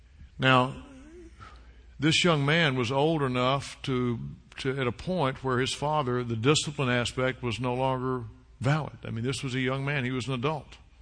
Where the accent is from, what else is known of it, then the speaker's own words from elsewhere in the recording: Southeast, United States; Is there anyone in here tonight who was born and raised in the Southeast besides me?